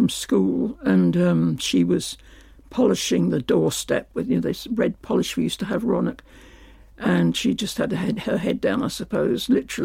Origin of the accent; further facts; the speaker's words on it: Streatham, London, United Kingdom; I grew up in South London, in Streatham